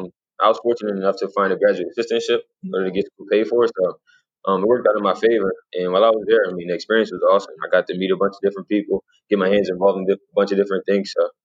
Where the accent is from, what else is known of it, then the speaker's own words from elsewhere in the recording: Camden, New Jersey, United States; born and raised in Camden, New Jersey.